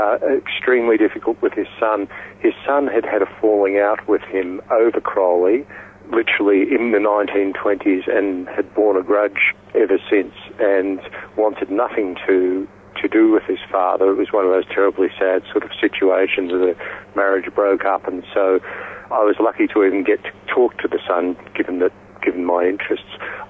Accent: Australia; as your listeners will get from the twang in my accent, I am Australian.

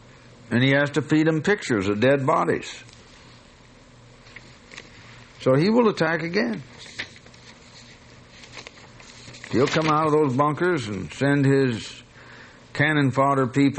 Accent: United States; And in case anybody doesn't know that I'm an American and which side I'm on

